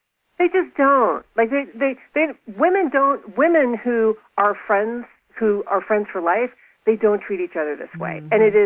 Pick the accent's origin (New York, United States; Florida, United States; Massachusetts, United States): Florida, United States; some of my memories of childhood and growing up in Florida. Because growing up in Florida in the 70s, wild.